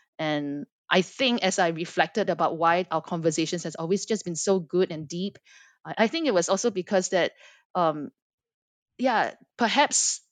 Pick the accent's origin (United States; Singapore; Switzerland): Singapore; I had to explain that, you know, I'm from Singapore, you know, so I'm not really the group of people represented there.